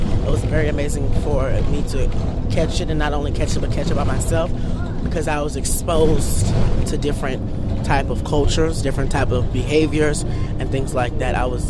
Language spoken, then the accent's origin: English; Oakland, California, United States; I am from Oakland, California.